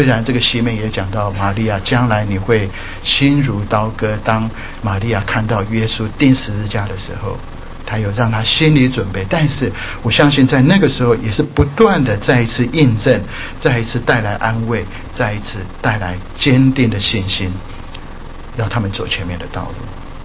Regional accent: China; 我们中国人坐月子30天，他们是40天

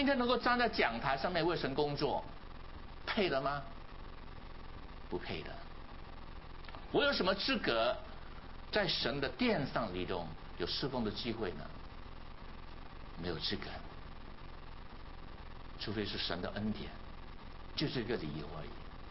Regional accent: China; 我们中国人有一句话，就是投之以桃，报之以李啊。

